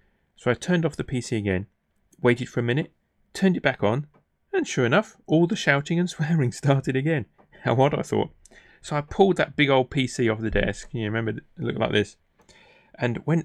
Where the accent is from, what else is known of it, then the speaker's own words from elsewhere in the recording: Clevedon, South West England, United Kingdom; born there; now in Cotswolds, United Kingdom; I was born near Bristol on the west coast of England in a little seaside town called Clevedon. There it is. And my first year was spent living in a caravan because mum and dad couldn't afford a house. Whereas today, I live in a beautiful home next to the River Avon